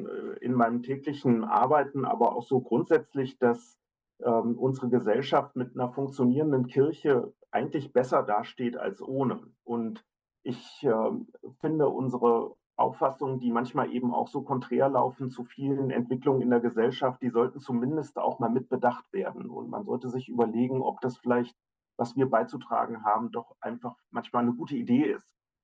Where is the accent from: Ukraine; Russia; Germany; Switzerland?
Germany; Eichsfeld; Auf der einen Seite komme ich so ja aus dem Eichsfeld, kirchlicher Nahraum, alles mitgemacht, was man so in der klassischen kirchlichen Sozialisation machen kann und habe da auch meine Heimat gefunden.